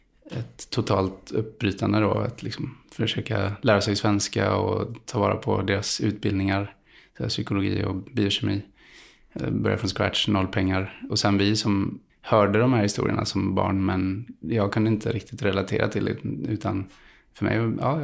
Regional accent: Gothenburg, Västra Götaland County, Sweden; Jag växte upp i Hammarkullen och när jag var 7 så... Så flyttade vi till Landalabergen som inte är en förort alls. Men det var lite miljonprojektskänsla mitt i stan kan man säga.

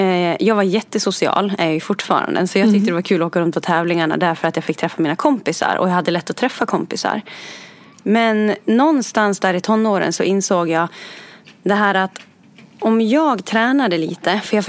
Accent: Orsa, Dalarna County, Sweden; born or raised there

